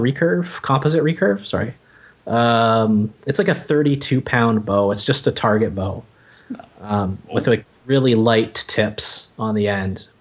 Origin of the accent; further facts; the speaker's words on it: Toronto, Ontario, Canada; And I grew up my whole life in Toronto. Actually, this is the only place I've ever lived.